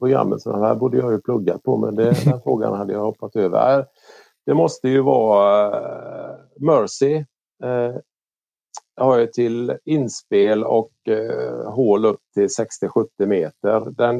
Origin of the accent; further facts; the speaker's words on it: Jönköping, Jönköping County, Sweden; now in Åsa, Sweden; Bor numera i Åsa och är född och uppväxt i Jönköping. Och sen har jag cirkulerat runt lite i Sverige.